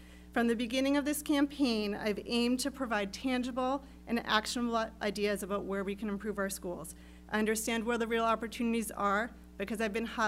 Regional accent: Hingham, Massachusetts, United States; my family's lived on the South Shore for decades, and I grew up in Hingham.

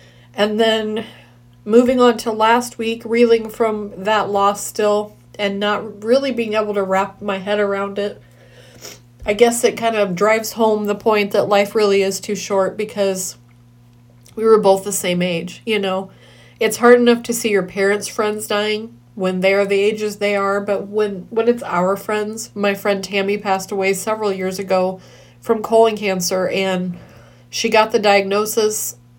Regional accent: Iowa, United States; I am from the Midwest, if I haven't ever said that before, a smallish town, my hometown actually, in the heart of Western Iowa.

